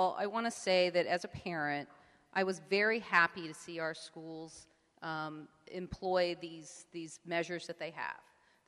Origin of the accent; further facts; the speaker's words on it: Florida, United States; I'm from Miami-Dade County, and some of the schools down there actually look like prisons.